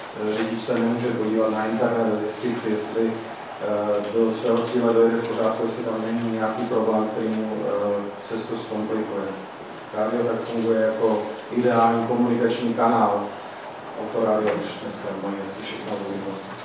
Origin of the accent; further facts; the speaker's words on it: Opava, Moravian-Silesian Region, Czechia; pocházím z Opavy, z Ostravska jako takového